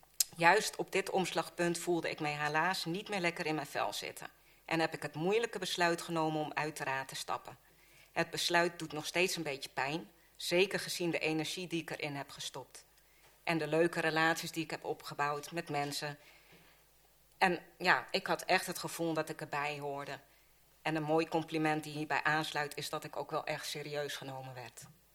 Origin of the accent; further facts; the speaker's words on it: Almere, Flevoland, Netherlands; now in Asten, Netherlands; opgegroeid in Almere en sinds 3 jaar woonachtig in Asten.